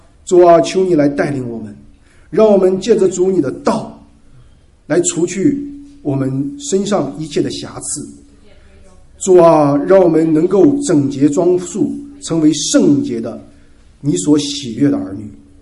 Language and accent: Chinese; China; 我们都是在中国成长过来的人啊，我是在这一个中国的这个街市中长大的孩子